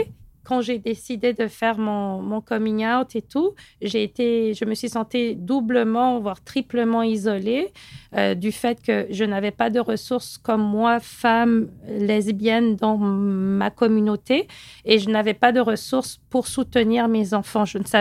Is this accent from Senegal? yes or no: yes; Senegal; quand j'étais jeune, j'ai grandi au Sénégal.